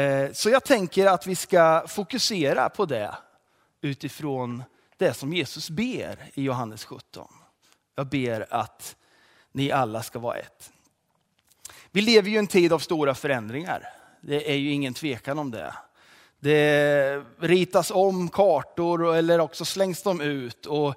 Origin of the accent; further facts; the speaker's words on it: Hällestad, Östergötland, Sweden; also born or lived in Australia; jag är född och uppvuxen i Hällestad i Östergötland. Och återvände till Hällestad efter 10 år på annan plats